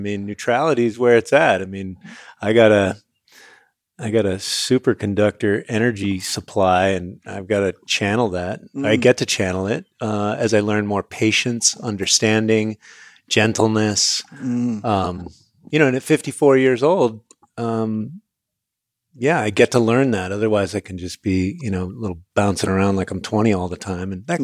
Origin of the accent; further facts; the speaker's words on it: Connecticut, United States; also born or lived in San Francisco; So I grew up in Connecticut and in San Francisco.